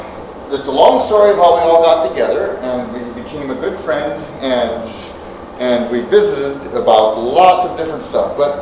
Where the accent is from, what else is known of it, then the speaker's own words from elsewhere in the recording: the Ozarks, United States; And growing up in the Ozarks, I know that. I resonate with the Ozarks.